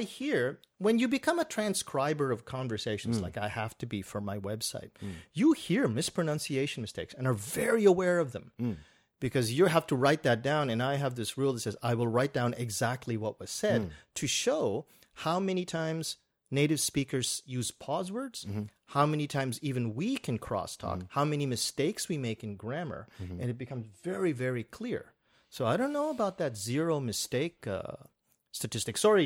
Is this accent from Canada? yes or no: yes; Canada; I'm from Canada